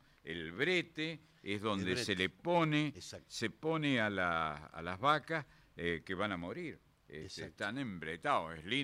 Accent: Córdoba, Argentina; yo soy de Córdoba.

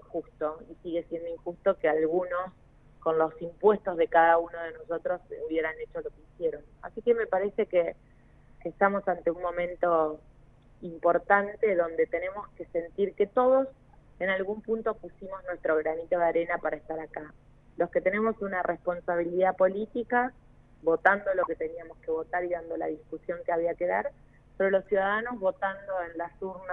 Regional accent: Argentina; como ciudadanos argentinos

